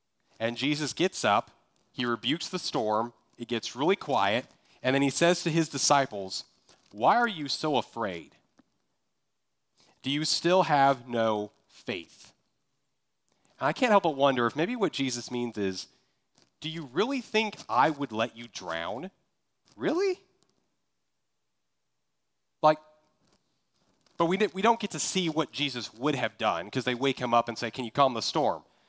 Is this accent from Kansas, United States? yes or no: yes; Kansas, United States; You know, like, I'm from Kansas. Tornadoes don't scare me.